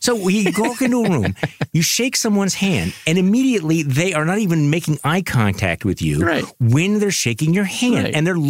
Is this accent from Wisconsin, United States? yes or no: yes; Wisconsin, United States; I'm from Wisconsin.